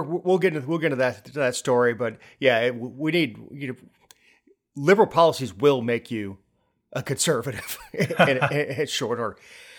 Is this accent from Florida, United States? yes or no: yes; Fort Lauderdale, Florida, United States; Like I grew up in Fort Lauderdale area, and we always had a breeze because we were only a few miles from the beach.